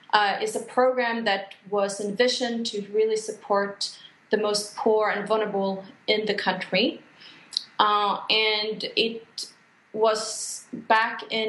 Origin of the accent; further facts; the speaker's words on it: Sweden; moved away as an adult; Well, after living and working abroad, outside of my home country, Sweden, for almost 18 years, you know, working in the private and development sector, focusing mostly on US and Africa, but also a bit on Europe and Asia. I have recently actually returned here to Sweden